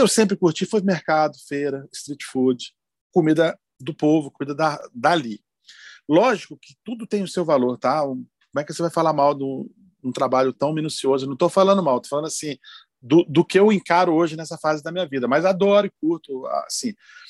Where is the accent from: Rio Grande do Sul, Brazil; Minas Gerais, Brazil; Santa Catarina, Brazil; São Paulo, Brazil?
Minas Gerais, Brazil; da nossa terra, né? Eu sou de Minas, né?